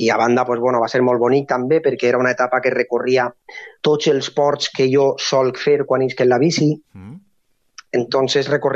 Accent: Gandia, Valencian Community, Spain; i que eixia de Gandia, del meu poble

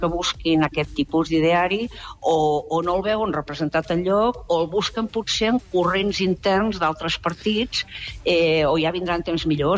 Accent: Catalonia, Spain; jo no sóc pitjor catalana que vostè, i jo no sóc una catalana espanyolista, jo sóc una catalana espanyola

